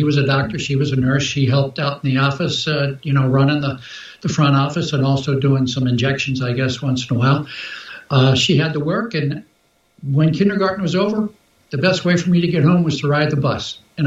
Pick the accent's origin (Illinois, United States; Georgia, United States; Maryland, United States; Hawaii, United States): Maryland, United States; Baltimore; born there; Well, I was born at a very early age. I was born in Baltimore, Maryland.